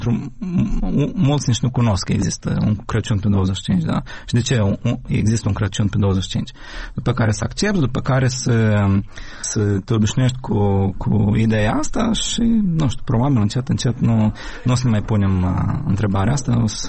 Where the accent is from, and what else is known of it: Ukraine; Romanian is a second language; now in Romania